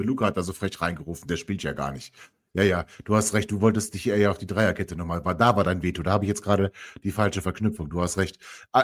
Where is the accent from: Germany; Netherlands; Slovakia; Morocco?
Germany; Langenhagen, Lower Saxony; gebürtiger Langhagener, komme ich auch her